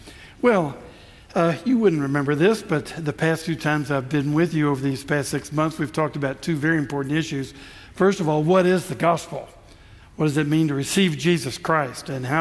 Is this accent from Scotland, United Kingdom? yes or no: yes; Scotland, United Kingdom; I speak as a Scotsman